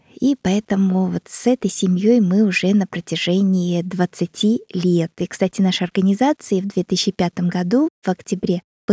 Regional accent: Ulan-Ude, Buryatia, Russia; О нашего говорю, потому что тоже можно сказать, что это мой родной город Улан-Удэ.

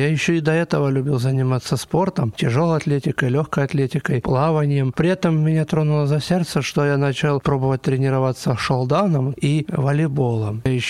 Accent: Luhansk, Luhansk Oblast, Ukraine; born there; Я родился в Луганске, тогда на тот момент в Украине. Ну, сейчас мы Луганская Народная Республика.

